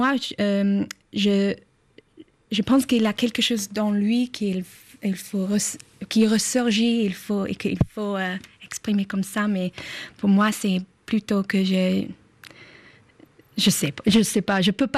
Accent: England, United Kingdom; French is a second language; mais aussi en Angleterre et le monde anglo-saxon, parce que je suis anglaise.

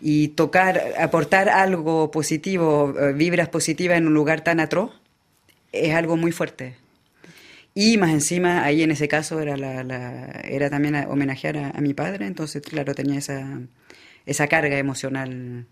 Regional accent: France; yo me crié en Francia, donde mi padre no era conocido.

